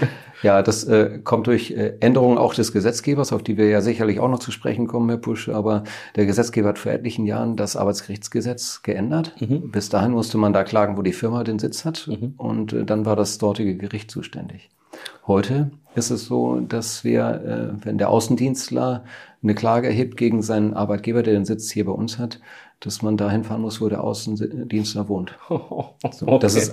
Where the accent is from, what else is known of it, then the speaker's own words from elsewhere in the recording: Stade, Lower Saxony, Germany; born there; Ja, also zunächst einmal, ich bin ein Stader, geboren in Stade, wohne mit meiner Frau, die hier Lehrerin in Stade ist, und den drei Kindern in Stade. Habe eigentlich immer hier gearbeitet, bin also damals nach Stade gezogen, als ich hier anfing, 2003.